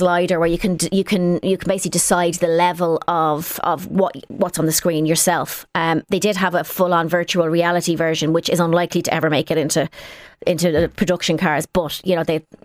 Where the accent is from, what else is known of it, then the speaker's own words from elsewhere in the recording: Ireland; I'm Irish. I'm 90% rain.